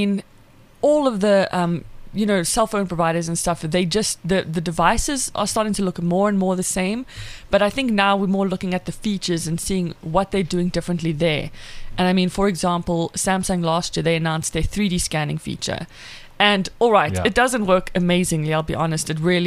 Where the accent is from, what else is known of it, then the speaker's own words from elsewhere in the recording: South Africa; accent: South African; apparently, that the South African accent is like the number one most liked accent in the world